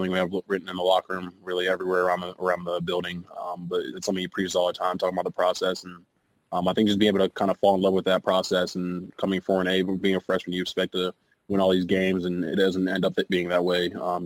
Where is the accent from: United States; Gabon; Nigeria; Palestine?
Nigeria; Being Nigerian, there's not a lot of role models really for them